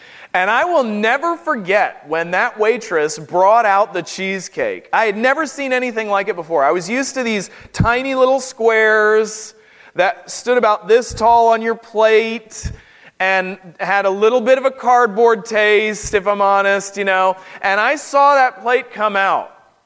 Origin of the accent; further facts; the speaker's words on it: North Carolina, United States; Growing up in North Carolina, we had a Food Lion store.